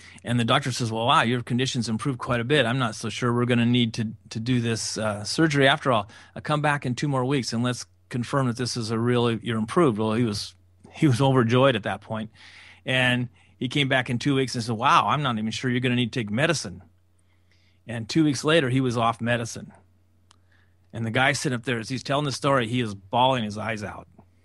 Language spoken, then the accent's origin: English; Medford, Oregon, United States; The only time I ever got to see him talk in person was here in Medford, Oregon, right here in my hometown.